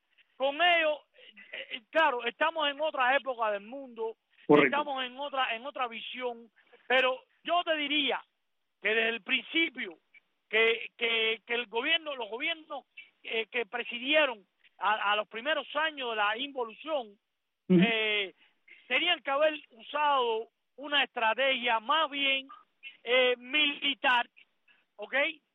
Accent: Cuba; como yo soy cubano y siento por lo que pasa en mi pueblo

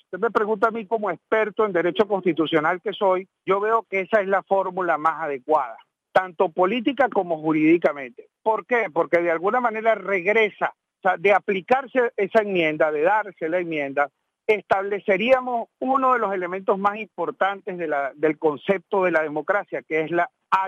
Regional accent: Venezuela; Es al sistema, a la forma como los venezolanos asumimos las cosas

